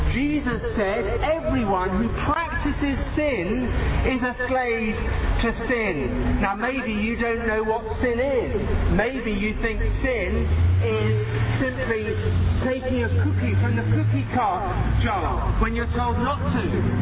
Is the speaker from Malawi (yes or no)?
no; England, United Kingdom; Some of you may recognize from my accent that I'm from England.